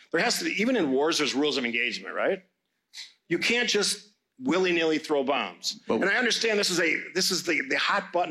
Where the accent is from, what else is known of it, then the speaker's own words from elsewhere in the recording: Cudahy, United States; I grew up in Cudahy.